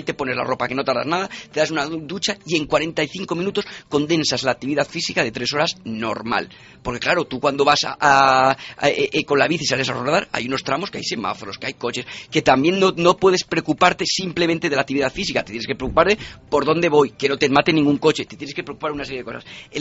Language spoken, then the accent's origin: Spanish; Valladolid, Castile and León, Spain; primero yo soy de Valladolid